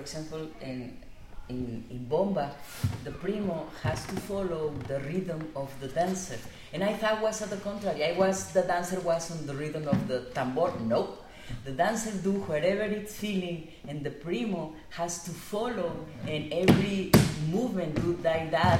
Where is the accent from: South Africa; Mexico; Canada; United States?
Mexico; I repeat, I'm new here, and I'm from Mexico, but I am amazed.